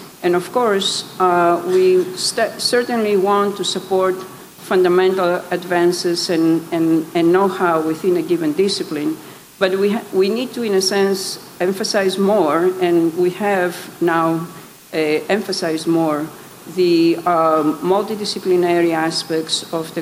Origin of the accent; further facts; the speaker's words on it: Greece; English is a second language; So I'm from Greece, and I do speak four languages. I speak French quite well, and Greek, which didn't count, or Italian